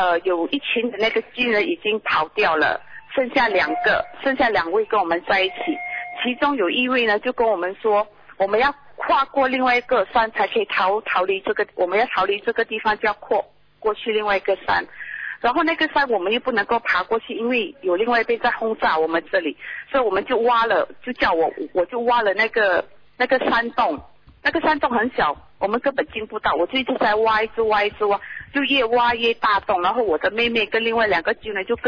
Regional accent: Malaysia; 我是马来西亚的。

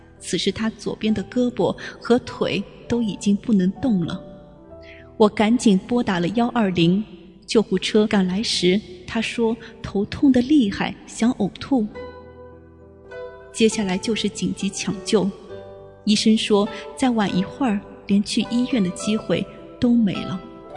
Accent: Hubei, China; now in Zhengzhou, China; 由于我老家是湖北的，在郑州没有亲戚

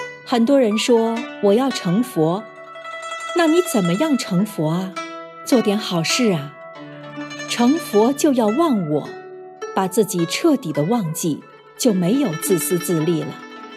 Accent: China; 我们中国人经常讲一句话

